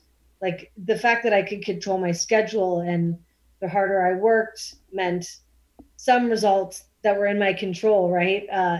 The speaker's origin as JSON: {"language": "English", "town": "Cincinnati", "region": "Ohio", "country": "United States", "tie": "born or raised there", "said": "So I picked my hometown of Cincinnati, Ohio, leveraged my network there"}